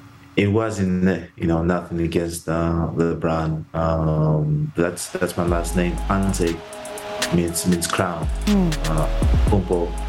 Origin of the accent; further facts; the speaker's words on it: Greece; Both. I'm Greek and I'm Greek and Nigerian, Greco-Nigeriano. But yeah, it's you know, being in Greece, you're not Greek enough.